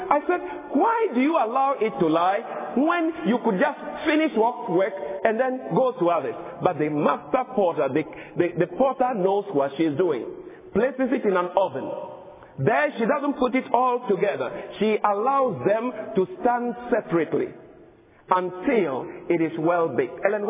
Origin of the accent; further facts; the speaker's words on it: Ghana; moved away; I come from Ghana originally. It used to be called the Gold Coast.